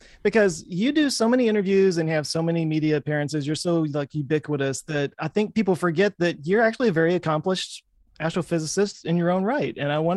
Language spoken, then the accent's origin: English; Dallas, Texas, United States; Texas. I've lived my whole life in Texas.